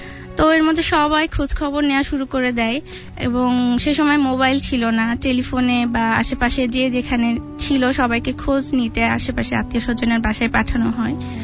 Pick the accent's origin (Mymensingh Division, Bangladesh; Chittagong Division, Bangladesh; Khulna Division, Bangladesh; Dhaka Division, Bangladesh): Dhaka Division, Bangladesh; Azimpur; এসেছি আজিমপুর থেকে।